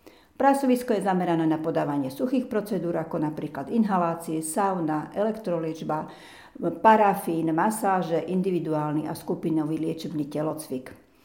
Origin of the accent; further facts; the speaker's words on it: Zemplín, Slovakia; now in Bardejov, Slovakia; Som rodina Zemplínčanka a do Bardejova som sa prisťahovala po ukončení štúdia.